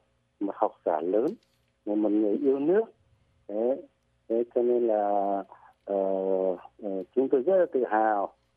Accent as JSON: {"language": "Vietnamese", "region": "Hanoi", "country": "Vietnam", "said": "Thế ba tôi lấy mẹ tôi ở Hà Nội. Sinh nhật chúng tôi là người Hà Nội."}